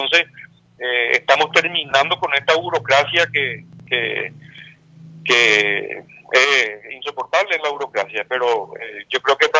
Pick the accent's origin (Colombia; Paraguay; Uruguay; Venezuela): Paraguay; cuando nos fuimos como paraguayos a la guerra del Chaco